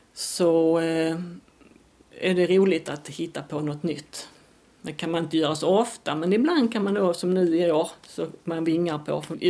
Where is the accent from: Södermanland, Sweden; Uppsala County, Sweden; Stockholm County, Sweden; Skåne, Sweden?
Skåne, Sweden; Ängelholm; för jag är från Ängelholm